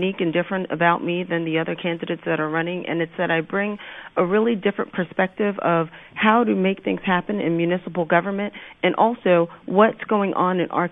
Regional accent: Brooklyn, New York, United States; I grew up right here in Brooklyn. Was born and raised in Flatbush

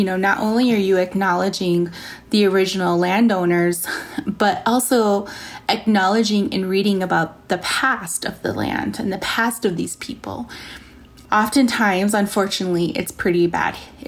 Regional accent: Navajo Nation, United States; So I come from the Navajo Nation and, you know, we have some fast and fantastic places out there, you know, like Antelope Canyon and all of these beautiful, you know, Monument Valley

